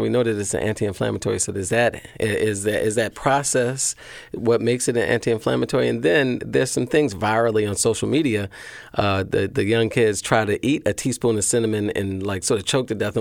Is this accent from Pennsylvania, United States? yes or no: no; Baltimore, Maryland, United States; and forgive me because I'm from Baltimore originally, Northeast Baltimore.